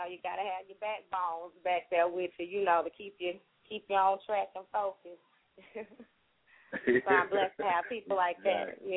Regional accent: Birmingham, Alabama, United States; Well, yes, I grew up in Birmingham, Alabama, in Green Acres, this west side.

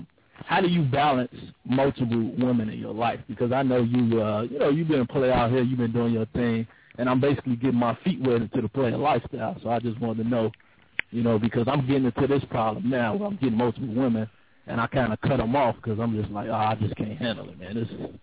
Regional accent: Chicago, Illinois, United States; I'm from Chicago. How you doing, sir?

